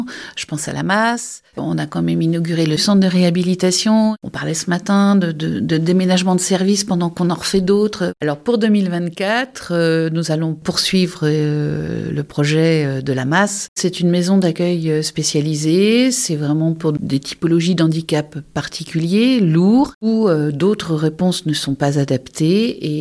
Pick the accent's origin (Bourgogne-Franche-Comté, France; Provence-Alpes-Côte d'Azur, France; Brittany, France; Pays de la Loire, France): Bourgogne-Franche-Comté, France; Dijon; born there; Moi, je suis née à Dijon